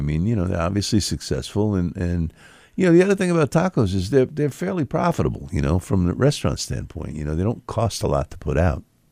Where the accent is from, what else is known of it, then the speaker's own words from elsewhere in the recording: England, United Kingdom; I'm English.